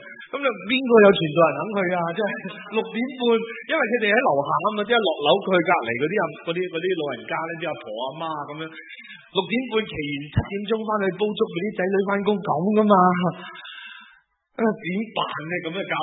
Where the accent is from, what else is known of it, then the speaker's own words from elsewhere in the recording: Chaozhou, Guangdong, China; 我系潮州人，我妈妈净系识揭阳、潮阳同埋汕头、汕下地方，因为我爸爸系揭阳人，我妈妈系潮阳人，